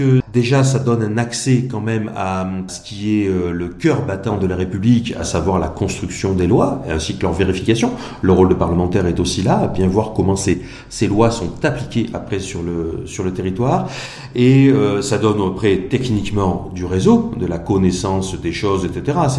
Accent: Provence-Alpes-Côte d'Azur, France; Il n'y a pas de village-rue chez nous en Provence.

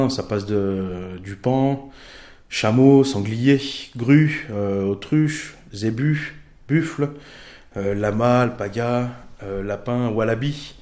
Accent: Lyon, Auvergne-Rhône-Alpes, France; Je viens des banlieues populaires de Lyon. Et j'ai toujours baigné dans ça.

